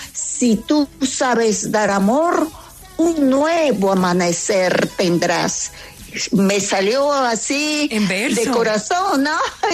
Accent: Lima, Peru; Nos pusimos de acuerdo y nos fuimos a un parque muy grande, que se llama acá en mi país, Lima

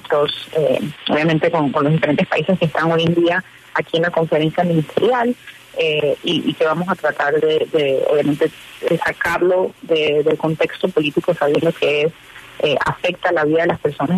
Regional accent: Panama; also born or lived in Russia; Yo soy nacida en Rusia, en la época que era Unión Soviética, y criada en Panamá.

